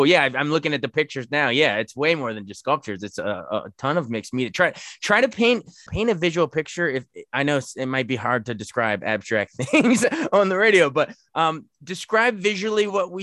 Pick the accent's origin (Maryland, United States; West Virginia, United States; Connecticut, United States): Maryland, United States; I'm calling you from Frederick County. I live in Frederick. My wife and I live in Frederick. Right. I grew up in Frederick County.